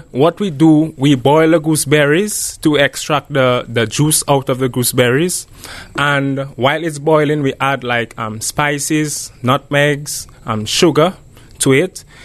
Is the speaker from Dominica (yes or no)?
yes; Dominica; I from Dominica. I born and raised in Dominica.